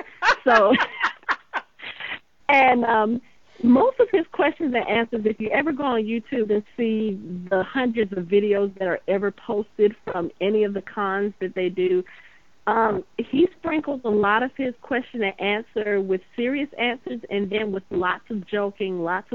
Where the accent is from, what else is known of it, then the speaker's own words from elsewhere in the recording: Atlanta, Georgia, United States; You know, growing up in Atlanta, I've always heard about Dragon